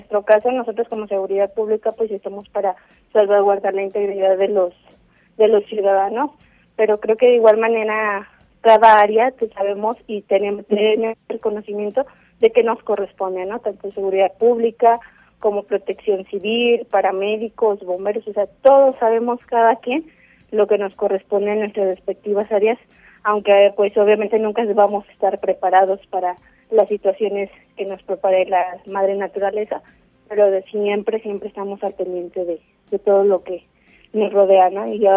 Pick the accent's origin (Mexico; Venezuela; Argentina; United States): Mexico; State of Mexico; La verdad, aquí yo soy del Estado de México